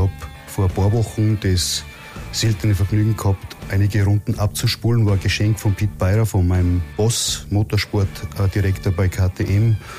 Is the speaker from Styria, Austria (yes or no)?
no; Salzburg, Austria; das erste Mal versuche mich dialektmäßig einigermaßen gewählt auszudrücken, als waschechter Österreicher, sodass ich einigermaßen verständlich bin.